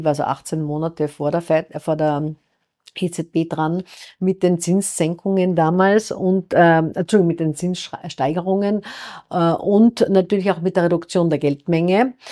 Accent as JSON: {"language": "German", "country": "Austria", "said": "Mein Heimatland Österreich, massives Problem."}